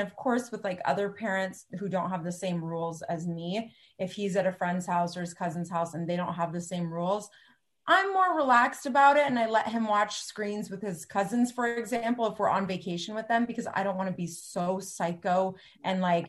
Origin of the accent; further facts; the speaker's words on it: Cupertino, California, United States; I grew up in Cupertino.